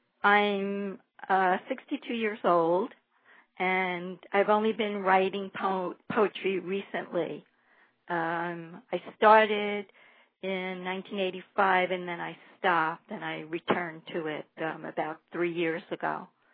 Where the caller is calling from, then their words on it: Atlanta, Georgia, United States; calling from a suburb of Atlanta, Georgia.